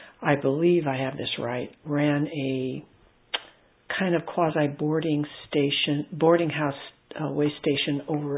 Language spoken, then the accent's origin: English; Sacramento, California, United States; born there; And so I was born in Sacramento, but I like to say I was born here.